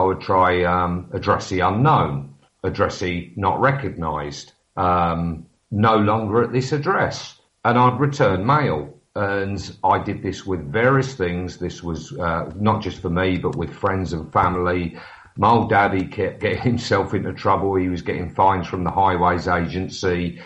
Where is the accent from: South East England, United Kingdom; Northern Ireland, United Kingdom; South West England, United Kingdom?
South East England, United Kingdom; Milton Keynes; And I'm from Milton Keynes, never met the guy